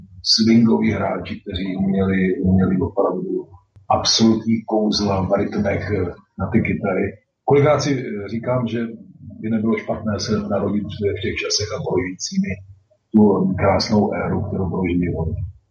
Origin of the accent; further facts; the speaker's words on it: Brno, South Moravian Region, Czechia; now in Mohelno, Czech Republic; No, prakticky narodil jsem se v Brně a celý život mě Brno spojuje, i když teď bydlím na jiném místě mimo Brno. I v Brně mám trvalé bydliště. V podstatě zůstávám neustále spjat se svým rodným městem, ale bydlíme kousek od Brna v takovém městečku, které se jmenuje Mohelno